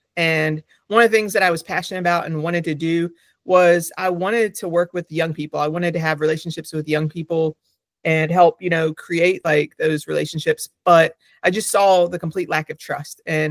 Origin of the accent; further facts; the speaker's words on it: Raleigh, North Carolina, United States; You know, I was born and raised in Raleigh. I went to NC State, which is in Raleigh.